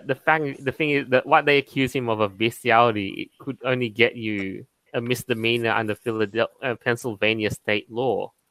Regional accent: Indonesia; on like in my home country, Indonesia, literally sells a lot of, you know, bootlegged stuff like Photoshop, music.

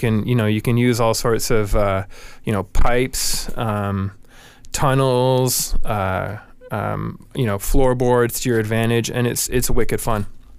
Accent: Toronto, Ontario, Canada; now in United States; hailing from Toronto, Canada, which is the reason for my outrageous accent.

